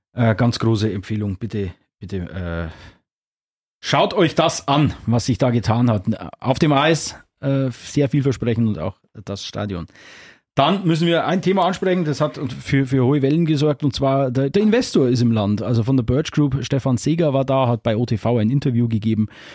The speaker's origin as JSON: {"language": "German", "region": "Bavaria", "country": "Germany", "tie": "born there", "accent": "Upper Palatinate", "said": "Also ich bin gebürtiger Oberpfälzer, wie man hört."}